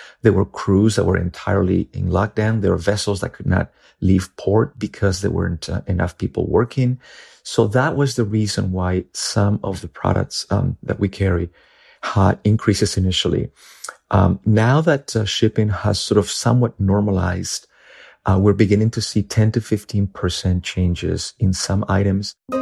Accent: Peru; moved away as an adult; now in St. Louis, United States; I live in St. Louis, Missouri, and I am the founder and owner of ZB Market. I grew up in Peru, and after graduating college, I came to the United States in 1990.

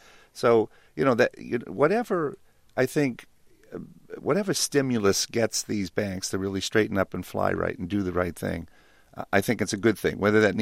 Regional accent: Boston, Massachusetts, United States; And I'm from Boston, and Barney is somebody I've known for 40 years, and Elizabeth Warren is my senator.

